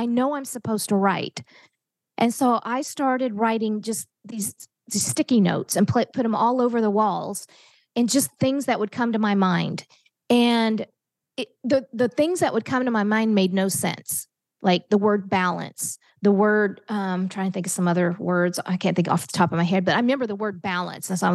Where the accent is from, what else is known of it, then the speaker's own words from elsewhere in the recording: Oklahoma, United States; I'm from Oklahoma, and us Oklahoma gals, we have lots of fun stories.